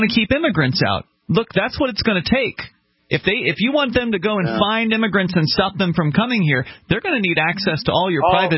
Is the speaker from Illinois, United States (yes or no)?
no; Sarasota, Florida, United States; Let's go to Bill listening in Florida to WSRQ in my hometown, Sarasota, Florida.